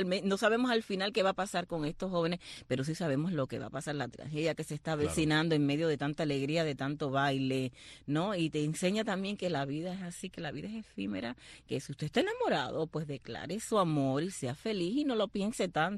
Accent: Cuba; si somos los cubanos, nos reímos de nuestras propias desgracias

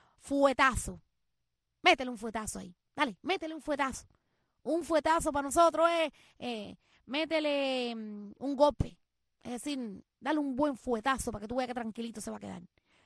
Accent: Cuba; moved away; nosotros los cubanos, cuando salimos de Cuba

